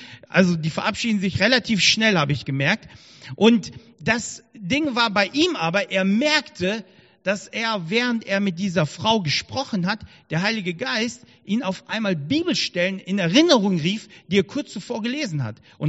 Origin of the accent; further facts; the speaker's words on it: Bonn, North Rhine-Westphalia, Germany; bei uns in der Gemeinde, da wo ich herkomme, da aus Bonn